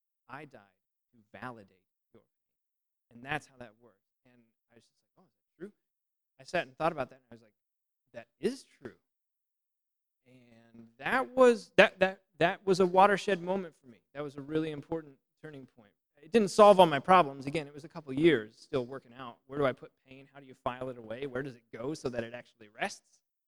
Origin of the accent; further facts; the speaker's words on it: United States; you know, I grew up as an American.